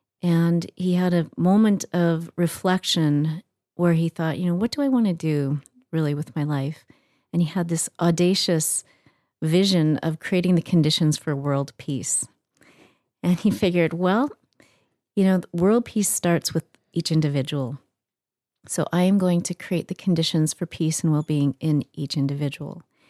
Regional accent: Canada; I am Canadian by birth and by upbringing.

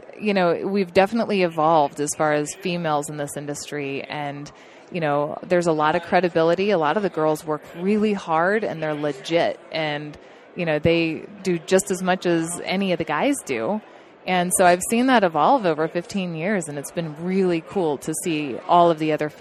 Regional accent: Oklahoma, United States; So, you know, I grew up in Oklahoma. I knew that there were deer, but I didn't know there were mule deer and I didn't know what states they were in.

